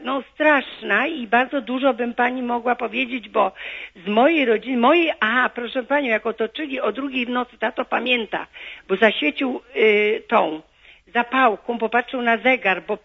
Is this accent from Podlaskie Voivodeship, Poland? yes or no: no; Łańcut, Subcarpathian Voivodeship, Poland; born there; Tak, znaczy ja się urodziłam w Łańcucie.